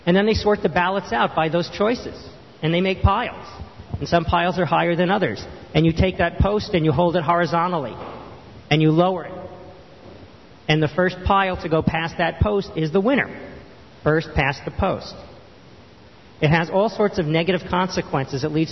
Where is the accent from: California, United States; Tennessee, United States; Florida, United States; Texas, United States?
California, United States; Well, I'm from California.